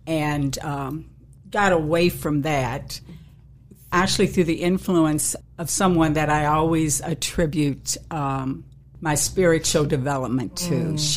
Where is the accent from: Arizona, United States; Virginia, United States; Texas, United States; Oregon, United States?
Virginia, United States; Mount Jackson; Well, I am originally from Mount Jackson, Virginia, and I'm currently living there again. I grew up in the country. I'm a country girl. I always say I'm just a poor girl from the mountains.